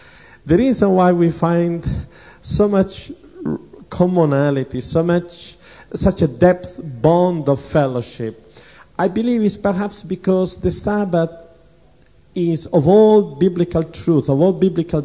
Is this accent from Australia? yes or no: no; Italy; as I grew up in Italy, I was always a heretic, Protestant, heretical Protestant.